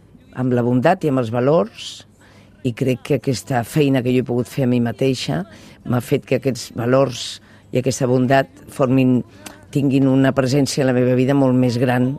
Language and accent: Catalan; Valencia, Valencian Community, Spain; jo des de petita vaig néixer a València al si d'una família d'alta burgesia